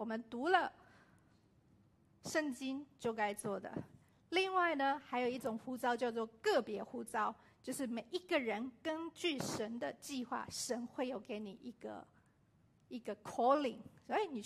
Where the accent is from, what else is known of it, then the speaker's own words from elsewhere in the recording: China; moved away; 我们从国内移民到这里，哎，我们要适应一个文化就已经很难很难了。